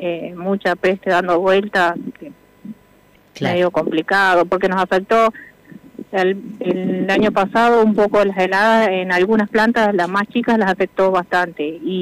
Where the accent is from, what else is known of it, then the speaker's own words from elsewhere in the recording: Mendoza, Argentina; now in Pichihuinca, Argentina; Yo me vine a vivir a Pichihuinca hace 22 años que estoy acá. Soy de Mendoza.